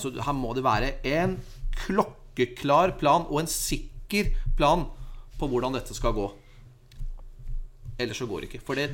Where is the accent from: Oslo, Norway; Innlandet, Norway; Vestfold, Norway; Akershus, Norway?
Vestfold, Norway; Larvik; Men jeg er fra Larvik. Jeg har jobbet i Larvik håndballklubb.